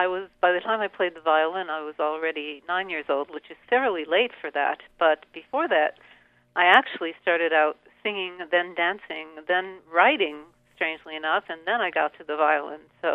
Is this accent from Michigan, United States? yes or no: yes; Detroit, Michigan, United States; I grew up in Detroit, and I went to the All City junior orchestra rehearsals